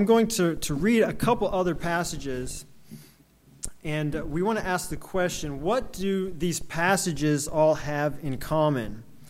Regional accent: Elberta, Alabama, United States; But I grew up in Alberta, Alabama, if you know where that is, close to Foley and Gulf Shores area. And that's the only place I ever lived until going to Pensacola.

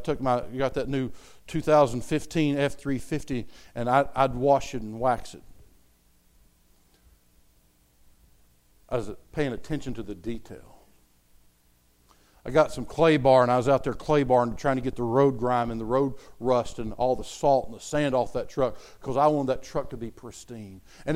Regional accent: North Carolina, United States; I mean, I grew up in Podunk, North Carolina, where things that you hear that are accepted today because Christians have sat down.

